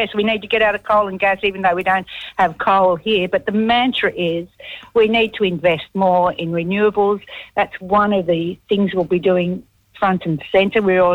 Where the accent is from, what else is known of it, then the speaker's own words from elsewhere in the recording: Port Kembla, New South Wales, Australia; I grew up in Port Kembla, so low socioeconomic with high migrant population.